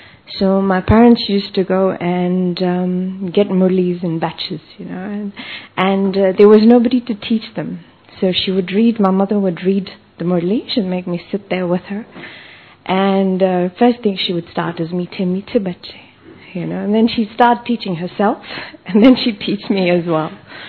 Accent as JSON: {"language": "English", "country": "Zambia", "said": "And I'm from Zambia, Africa."}